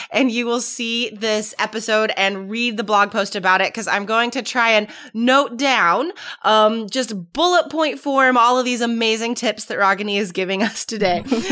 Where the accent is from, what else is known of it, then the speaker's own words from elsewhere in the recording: United States; I say a hamburger because I'm American